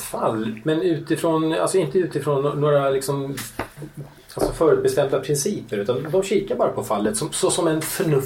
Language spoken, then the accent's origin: Swedish; Finland; Ja, jag vet inte om det är för att jag är finne, men...